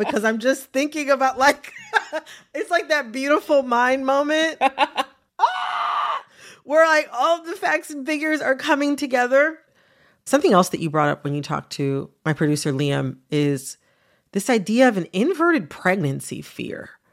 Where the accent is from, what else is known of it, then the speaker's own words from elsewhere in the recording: United States; Like, I'm Black, I'm American.